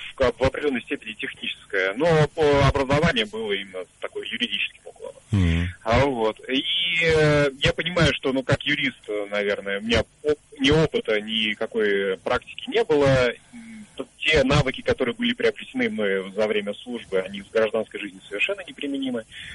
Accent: Moscow, Russia; я из Москвы, и я военнослужащий.

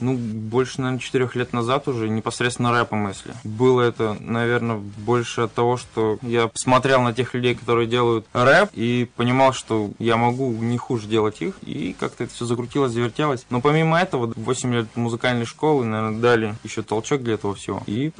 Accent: Kirov, Kirov Oblast, Russia; Было это в городе Кирове, так как я из Кирова.

